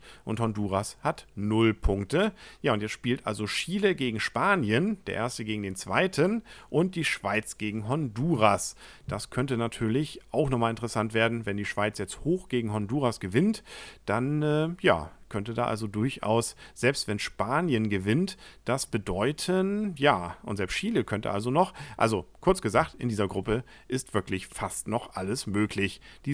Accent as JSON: {"language": "German", "region": "North Germany", "country": "Germany", "said": "als Norddeutscher hatte ich ja durchaus insbesondere Sympathien für Dänemark."}